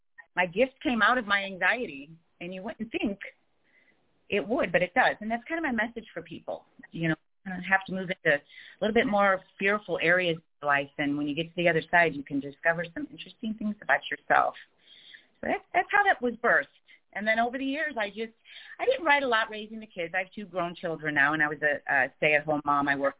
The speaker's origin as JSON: {"language": "English", "town": "Chicago", "region": "Illinois", "country": "United States", "said": "I'm from Chicago, so originally from Chicago."}